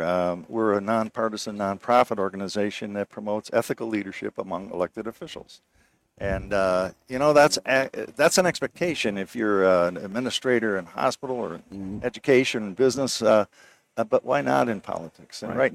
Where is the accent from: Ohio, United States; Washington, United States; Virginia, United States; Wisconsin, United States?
Wisconsin, United States; Waterford; also born or lived in Nashville / Chicago; Well, actually, my parents moved us around. I grew up in the outside of Milwaukee, in Waterford, Wisconsin.